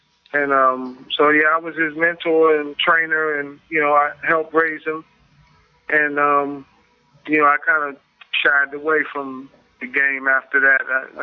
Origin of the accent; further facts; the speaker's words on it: Washington, District of Columbia, United States; I come from Riggs Park, Northeast Washington, D.C., and I was a good local amateur boxer for the Golden Gloves.